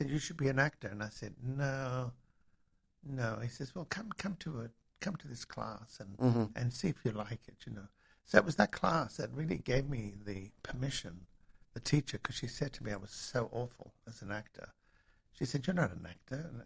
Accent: Australia; now in United States; I came from Australia with $180 in my pocket.

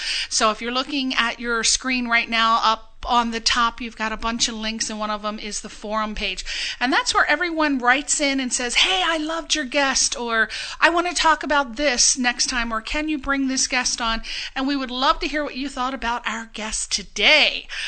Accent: East Coast, United States; So I remember, I'm from the East Coast, I remember hearing all about the Valley.

